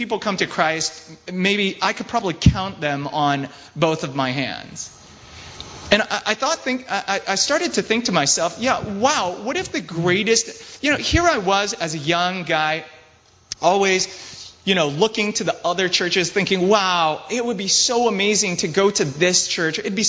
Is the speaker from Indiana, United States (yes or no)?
yes; Indiana, United States; My church planning story goes something like this. My wife and I moved out here from Indiana.